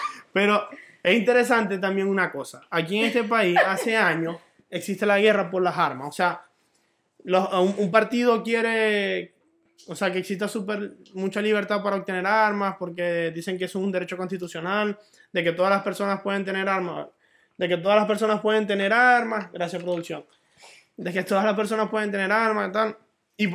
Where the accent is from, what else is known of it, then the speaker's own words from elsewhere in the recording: Venezuela; Y por un lado, nosotros venimos de Venezuela.